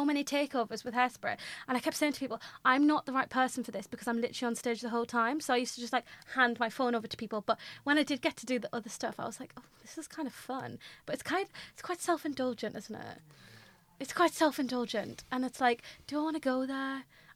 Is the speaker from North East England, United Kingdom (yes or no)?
yes; North East England, United Kingdom; accent: Mackem; said in my Macam accent, I do have a T in my name.